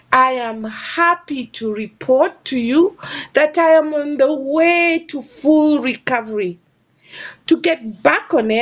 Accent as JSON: {"language": "English", "country": "Kenya", "said": "And from my home country of Kenya, I really thank"}